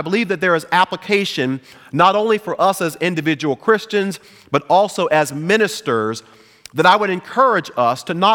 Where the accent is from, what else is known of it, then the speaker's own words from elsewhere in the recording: Pittsburgh, Pennsylvania, United States; now in Dallas, United States; And then, of course, I'm from Pittsburgh, so I had to throw in my Pittsburgh Steelers in there